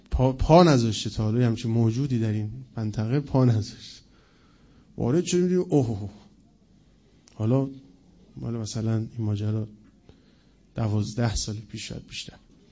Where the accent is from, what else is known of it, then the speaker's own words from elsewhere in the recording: Tehran, Tehran Province, Iran; حالا ما چون بچه تهرانیم باید مثال با تهران بزنیم دیگه